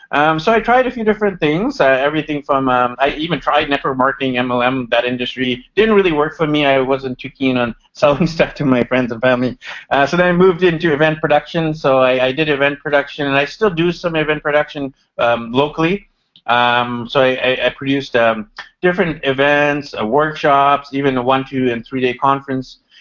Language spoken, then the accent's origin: English; Vancouver, British Columbia, Canada; So I am from Vancouver, BC, Canada. I finished my university here